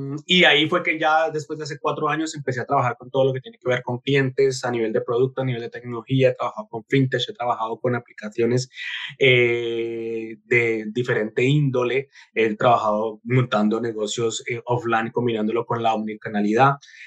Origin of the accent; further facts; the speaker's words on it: Colombia; moved away as an adult; now in Spain; soy colombiano, vivo en España hace alrededor de 6 años.